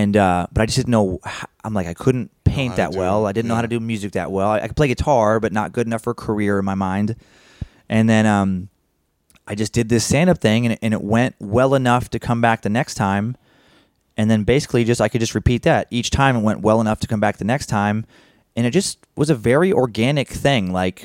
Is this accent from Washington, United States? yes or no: yes; Spokane, Washington, United States; It was like 3 hours away from where I grew up in Spokane, Washington, across the border there.